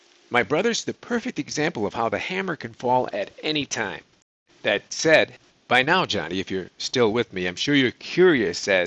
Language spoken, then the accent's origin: English; Chicago, Illinois, United States; When I was growing up in Chicago, we all thought of Minneapolis, which wasn't that far away, maybe a 6-7 hour drive.